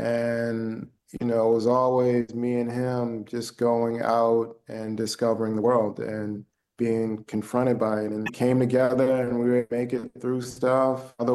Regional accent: Cambridge, Massachusetts, United States; growing up in Cambridge, you know, there was a community of Black families

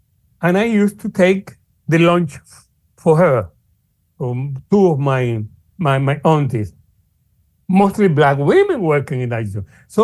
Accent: Santa Clara, Villa Clara, Cuba; because the very first speech against racism was in Santa Clara, my hometown, by Fidel Castro.

